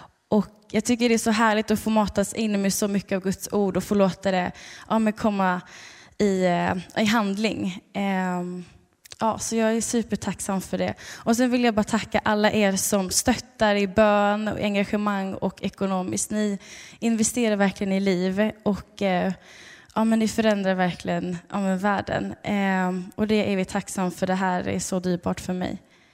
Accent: Stockholm, Stockholm County, Sweden; är 20 år gammal och kommer från en församling i Stockholm. Så där är jag uppvuxen.

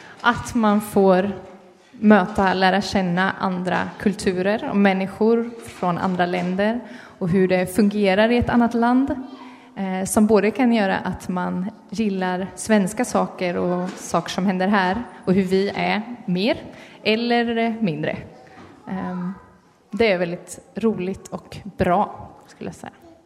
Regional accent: Eksjö, Jönköping County, Sweden; Och jag är uppvuxen, född och uppvuxen i Eksjö i Småland.

